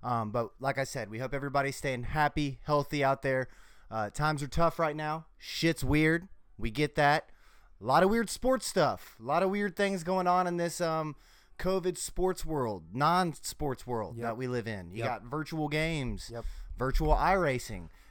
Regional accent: Memphis, Tennessee, United States; Yeah, so we're actually from Memphis originally.

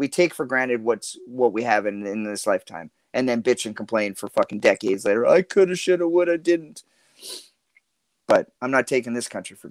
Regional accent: Canada; You know, as a Canadian, in this country, it is, it's not the best country in the world, but it's the best country to me.

